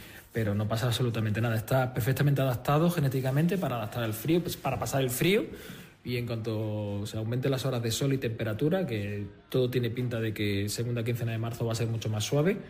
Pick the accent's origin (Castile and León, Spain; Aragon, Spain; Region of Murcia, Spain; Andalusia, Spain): Andalusia, Spain; Córdoba; now in Talavera de la Reina, Spain; Yo soy cordobés, aunque llevo ya media vida en Talavera, sigo siendo cordobés